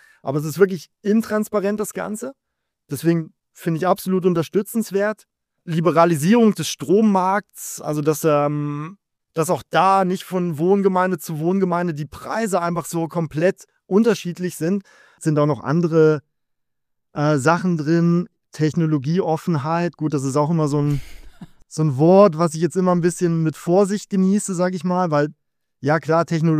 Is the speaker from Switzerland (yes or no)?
yes; Switzerland; als Schweizer, auch wenn ich auf dem Land wohne